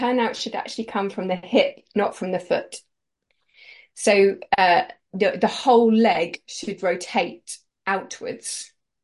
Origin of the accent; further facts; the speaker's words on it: Lowestoft, East of England, United Kingdom; moved away; also born or lived in Leicester; No, I was born in Leicester till I was 6. Then we moved to Lowestoft, and then I went back to Leicester to work at the university